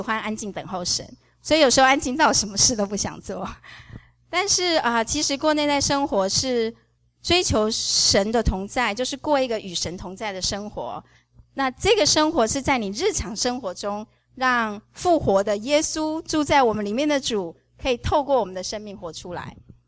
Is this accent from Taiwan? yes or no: yes; Taiwan; now in Dallas, United States; 好像我们从小在台湾长大